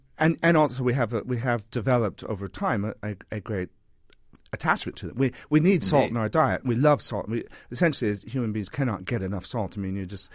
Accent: Des Moines, Iowa, United States; now in England; I grew up in Des Moines, Iowa, and we had salt and pepper on the table, and now I live in England

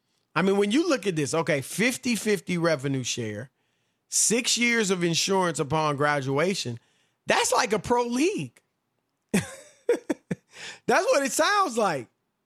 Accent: Louisiana, United States; I'm from Louisiana.

